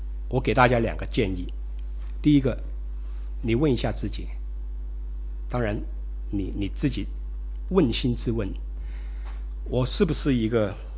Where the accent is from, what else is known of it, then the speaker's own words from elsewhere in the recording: China; 你知道美国人敬拜啊和我们中国人不一样的，中国人比较含蓄的，对不对？